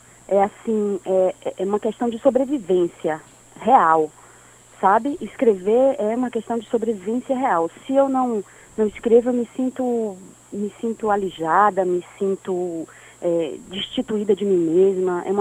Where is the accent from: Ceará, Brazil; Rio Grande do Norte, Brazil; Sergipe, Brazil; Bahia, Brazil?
Bahia, Brazil; Ilhéus; eu fiz letras na UESC, na faculdade da minha terra, eu sou de Ilhéus